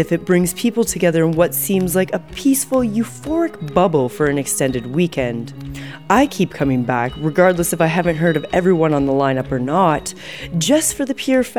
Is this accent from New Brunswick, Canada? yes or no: no; Edmonton, Alberta, Canada; while I was a student at the University of Alberta, here in my hometown of Edmonton.